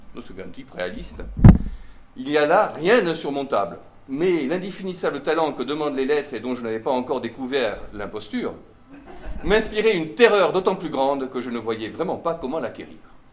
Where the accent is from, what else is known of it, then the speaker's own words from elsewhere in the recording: Bordeaux, Nouvelle-Aquitaine, France; quand j'étais jeune, je vivais à Bordeaux